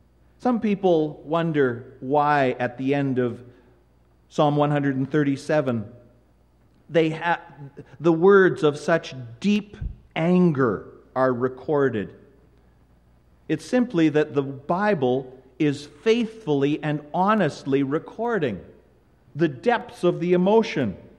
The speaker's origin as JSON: {"language": "English", "town": "Winnipeg", "region": "Manitoba", "country": "Canada", "tie": "born or raised there", "said": "I was born and raised here in Winnipeg. I am a Canadian citizen, but Canada has changed"}